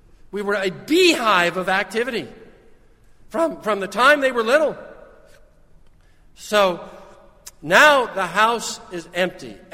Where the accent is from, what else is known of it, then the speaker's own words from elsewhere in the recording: Los Angeles, California, United States; now in Savannah, United States; That is absolutely hilarious. You people think the traffic is bad. I grew up in Los Angeles. You don't know what bad traffic is.